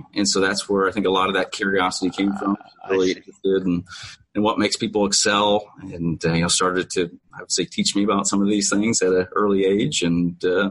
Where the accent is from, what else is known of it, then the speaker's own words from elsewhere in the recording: Harlan, Iowa, United States; I'm a small town Iowa guy. So yeah, I grew up in Harlan, Iowa.